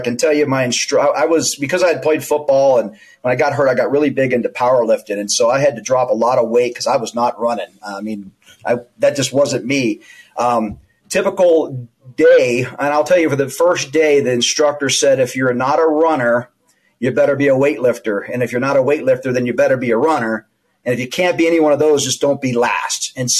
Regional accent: Houston, Texas, United States; Now, I grew up in Houston, Texas public schools.

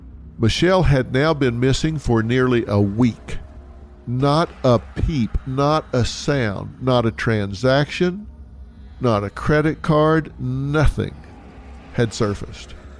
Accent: Texas, United States; I'm from Texas. I know Houston.

